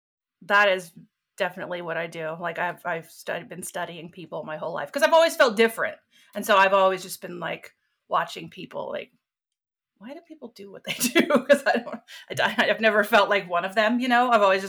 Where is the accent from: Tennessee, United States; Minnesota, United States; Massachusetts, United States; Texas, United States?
Texas, United States; Amarillo; I grew up in Amarillo, which is in the Panhandle.